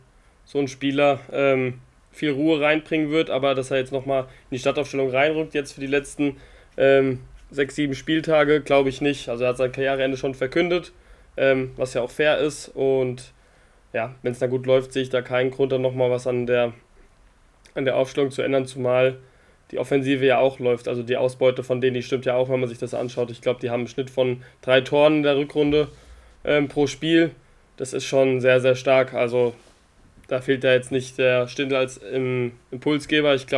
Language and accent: German; Hesse, Germany; Ja, und zwar gibt es News bei uns in Hessen sogar. Es gibt bei uns in Hessen News